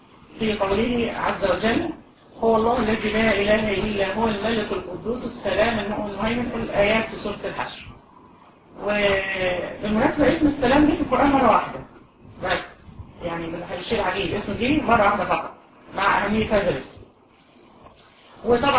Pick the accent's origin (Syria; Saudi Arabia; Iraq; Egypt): Egypt; واحدة بالمريضة عندنا في مصر ان حد يكون مريض ويبقى كويس نقول ايه؟